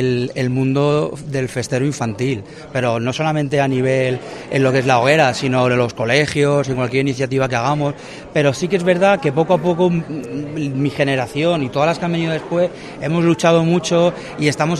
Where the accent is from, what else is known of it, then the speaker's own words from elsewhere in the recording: Alicante, Valencian Community, Spain; como foguerer, como alicantino